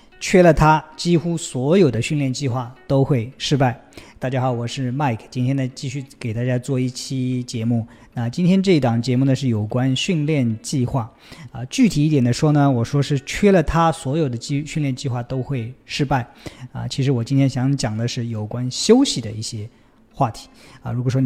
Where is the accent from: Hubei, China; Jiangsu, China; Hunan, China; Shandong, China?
Jiangsu, China; Taixing; now in Shanghai, China; 我回了一趟老家我的老家在江苏泰兴，那我工作的地方在上海。